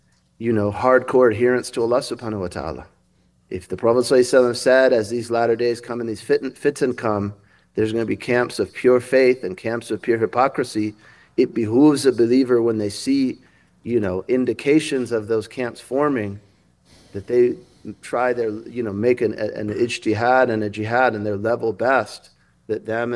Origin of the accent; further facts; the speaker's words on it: Berkeley, California, United States; someone who grew up around a lot of like atheist, agnostic, very liberal people, I grew up in Berkeley, California